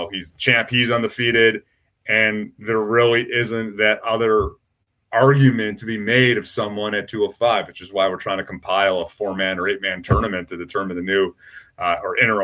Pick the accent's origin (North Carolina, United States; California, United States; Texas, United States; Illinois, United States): Illinois, United States; Chicago; I'm biased because I grew up on the north side of Chicago. I grew up in Cubs territory.